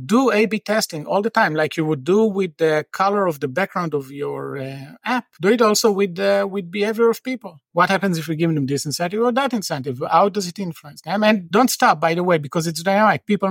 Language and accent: English; Tel Aviv, Tel Aviv District, Israel; So I'm from Tel Aviv originally.